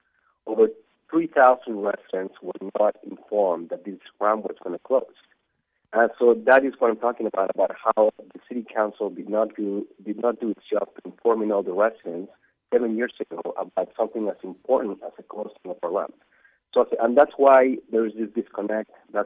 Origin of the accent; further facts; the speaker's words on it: Mexico City, Mexico; now in Los Angeles, United States; I'm from Mexico City, as you can hear my accent.